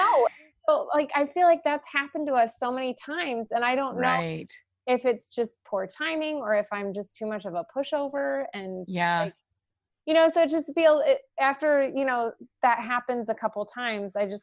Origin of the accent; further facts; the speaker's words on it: St. Louis, Missouri, United States; where I grew up in St. Louis, Missouri, and it's a big Catholic city.